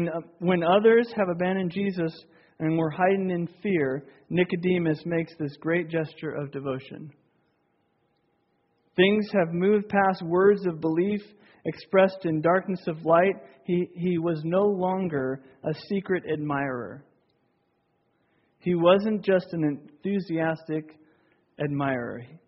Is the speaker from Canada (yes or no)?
no; India; Sometimes my thoughts would wander to growing up in India and being raised in the Hindu faith. My mother was a priestess in a temple, and as a boy I believed that the gods had given me favor. I was born as a Brahmin, the highest caste of priests.